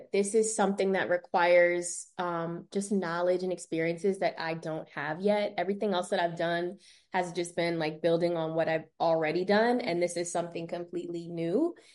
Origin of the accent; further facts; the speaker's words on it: Maryland, United States; So I think because I'm from Maryland and I always felt like an outsider, probably because I'm like, I'm all the way in Maryland.